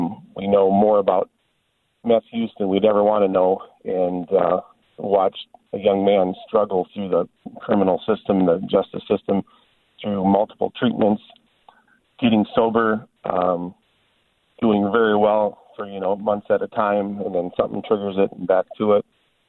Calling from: Caledonia, Minnesota, United States; I'm calling from Caledonia, Minnesota.

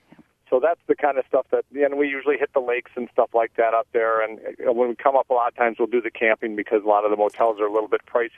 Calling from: Janesville, Wisconsin, United States; my wife and I come up from Janesville

